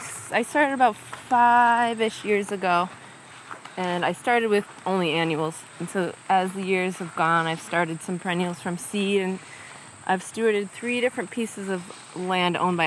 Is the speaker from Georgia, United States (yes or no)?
no; Owego, New York, United States; now in New Paltz, United States; I grew up in Owego, New York, which is kind of near Binghamton, so and the Finger Lakes in the middle of the state. And I came to SUNY New Paltz College in 99.